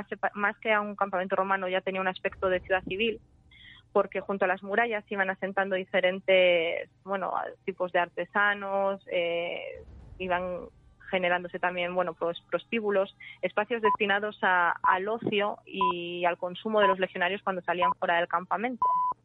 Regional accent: León, Castile and León, Spain; Bueno, pues yo soy de León, me quedaría con mi legio romana

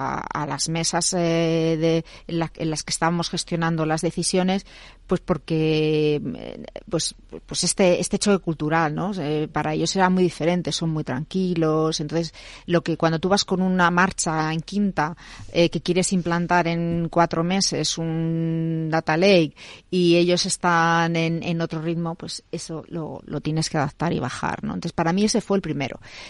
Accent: Bilbao, Basque Country, Spain; Yo que soy de Bilbao y que hay muchas empresas papeleras allí

